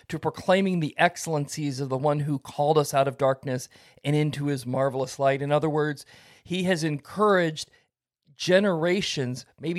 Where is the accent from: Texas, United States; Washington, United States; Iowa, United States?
Iowa, United States; Iowa City; I left St. Louis and planted a church in my hometown of Iowa City, Iowa.